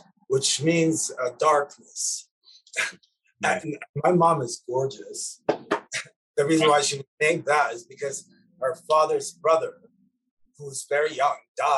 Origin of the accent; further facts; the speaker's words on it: Lebanon; English is a second language; Like me growing up in Lebanon in the 80s